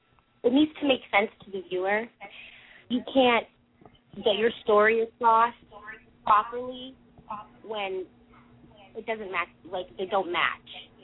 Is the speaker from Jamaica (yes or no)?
yes; Jamaica; also born or lived in Tokyo / Canada; I worked in Tokyo, Canada, now the States. I'm originally from Jamaica.